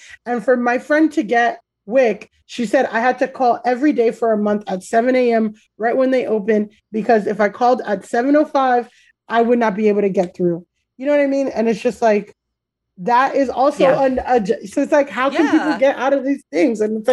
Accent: Florida, United States; I grew up in Florida and a lot of my friends were young mothers

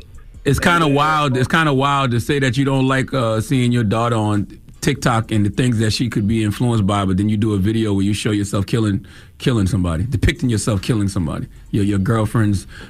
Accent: South Carolina, United States; I'm from South Carolina.

